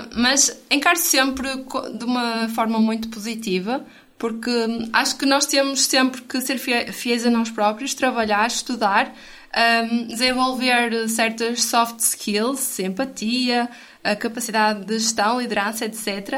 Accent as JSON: {"language": "Portuguese", "country": "Portugal", "lives_now": "France", "said": "porque reconhecem que eu não sou francesa e perguntam, mas que língua é? E eu digo, é português."}